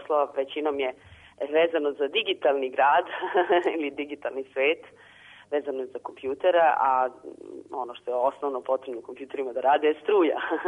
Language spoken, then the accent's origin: Serbian; Belgrade, Serbia; born there; Beograd, odakle sam ja poreklom, ajde kažem, da sam rođena tamo.